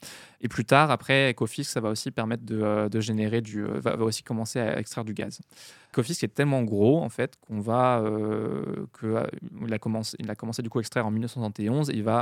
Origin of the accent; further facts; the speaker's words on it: France; nous, on est français, le pétrole, on le mesure en litres.